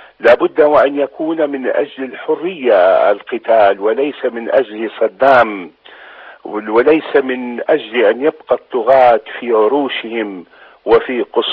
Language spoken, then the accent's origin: Arabic; Basra, Basra Governorate, Iraq; also born or lived in Amarah; أنا مواليد العمارة لكن في الطفولة انتقلنا إلى البصرة.